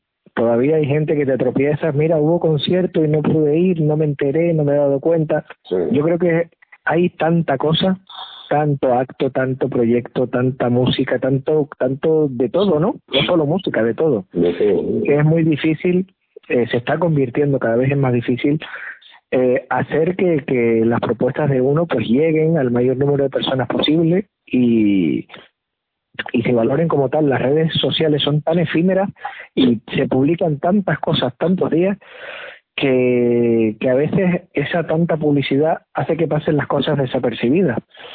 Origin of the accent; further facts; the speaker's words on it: Canary Islands, Spain; Pues sí, mira, los cuatro somos de Tenerife.